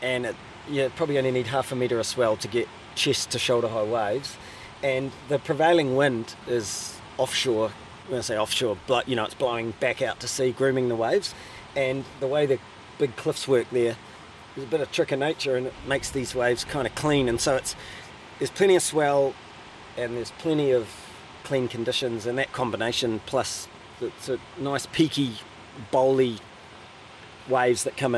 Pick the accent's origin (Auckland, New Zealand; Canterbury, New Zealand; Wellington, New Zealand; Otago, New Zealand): Wellington, New Zealand; So we've been here 13 years, and we came from Wellington. I was a commerce teacher at Wellington Boys, and Rachel was a flight retrieval ICU nurse, and we were happy as Wellington was home.